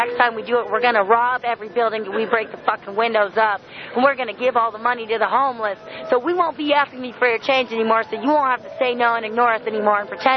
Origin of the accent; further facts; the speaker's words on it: Idaho, United States; moved away as an adult; also born or lived in Cincinnati / Eugene, Oregon / Texas; now in Santa Cruz, United States; Well, I was born in Cincinnati, grew up all over the country, mostly graduated high school and most of my schooling in different parts of Idaho. Then I moved to Eugene, Oregon to go to college